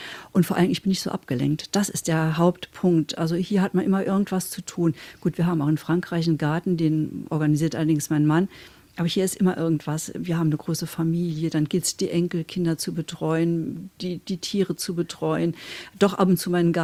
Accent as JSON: {"language": "German", "town": "Saarlouis", "region": "Saarland", "country": "Germany", "tie": "born there", "said": "im Saarland geboren, direkt an der französischen Grenze, also einen Steinwurf sozusagen entfernt in Saarlouis, der Sonnenstadt, der Gründung von Louis XIV."}